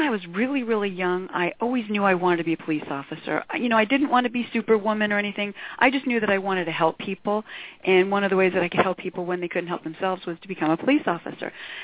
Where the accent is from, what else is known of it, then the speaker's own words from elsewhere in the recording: Levittown, New York, United States; accent: New York; also born or lived in Brooklyn; So originally I'm from New York. Born and raised, in case you couldn't pick up on the accent.